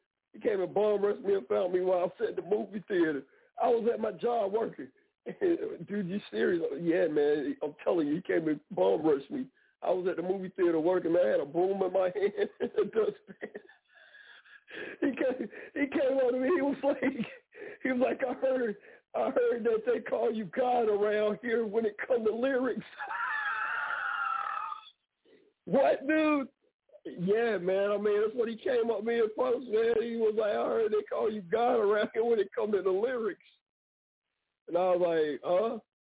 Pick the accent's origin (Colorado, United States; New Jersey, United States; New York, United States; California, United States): New York, United States; moved away; in 2001, when I came from New York, man